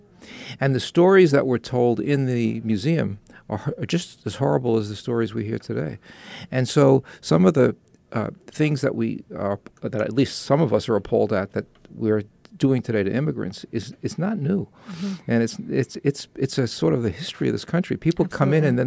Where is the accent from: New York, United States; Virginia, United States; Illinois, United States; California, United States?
New York, United States; And even though I'm a New Yorker, I know it's hard to believe that since I've lost my accent completely, but as a New Yorker, I had never been to Ellis Island.